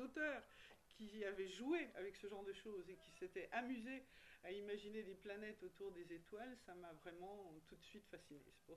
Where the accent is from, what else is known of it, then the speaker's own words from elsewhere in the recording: Bourgogne-Franche-Comté, France; J'ai toujours dit, je suis terrienne, je suis européenne, je suis française et je suis bourguignonne.